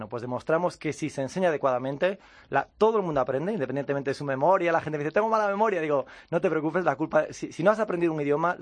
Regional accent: Galicia, Spain; como buen loco gallego, porque soy gallego

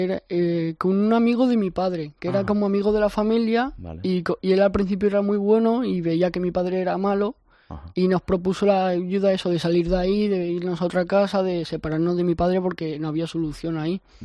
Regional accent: Valencian Community, Spain; Sí, me lo puse porque soy valenciano y ahí se dice mucho nano, tete

